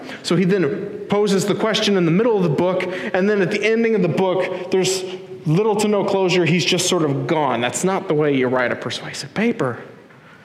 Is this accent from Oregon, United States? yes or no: yes; Eugene, Oregon, United States; because I grew up in Eugene, or not grew up in Eugene, but I went to school in Eugene